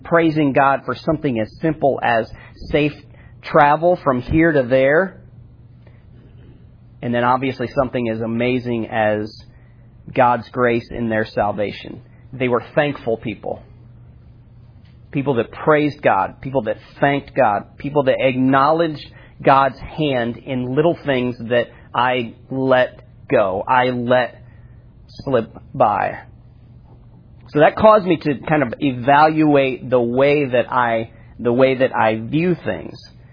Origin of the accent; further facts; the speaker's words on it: Iowa, United States; Nevin and I have been buddies for several years. Our personalities work together. We're from Iowa.